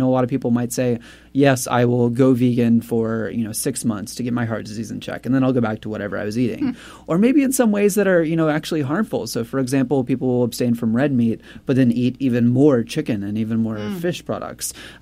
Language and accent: English; the South, United States; Yeah, and I'm from the South, so, you know, sunflower seeds